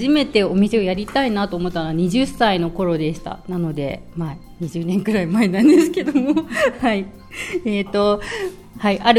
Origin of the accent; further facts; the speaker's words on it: Sukagawa, Fukushima, Japan; 私は須賀川市出身で、